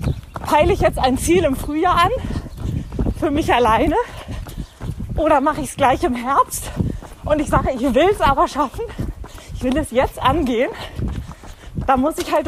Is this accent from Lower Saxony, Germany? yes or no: yes; Hanover, Lower Saxony, Germany; in meiner Heimat den ersten Marathon